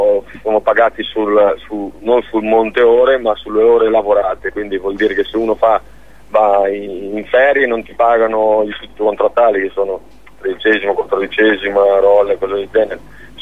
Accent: Bologna, Emilia-Romagna, Italy; io sono di Bologna, quindi posso parlare per Bologna

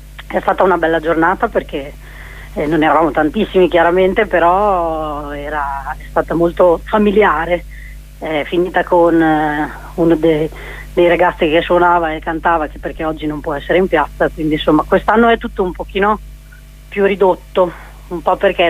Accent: Bologna, Emilia-Romagna, Italy; infatti io sono bolognese

